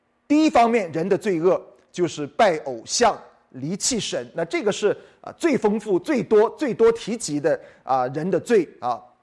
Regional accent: China; 上帝所讲的就是好像我们中国人所说的哀其不幸，怒其不争。

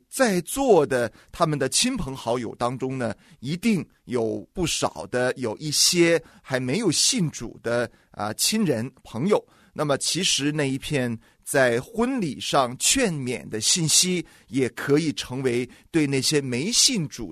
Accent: China

